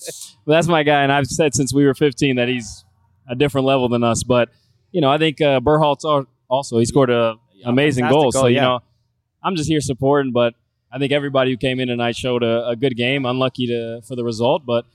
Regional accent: Kansas City, United States; Listen, I grew up in Kansas City. They made me into the man and player I am today.

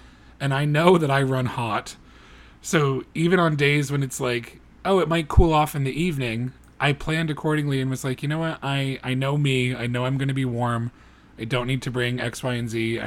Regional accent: New England, United States; I'm also from New England, and we're all about layers. Anybody who lives in the north knows that layers are everything.

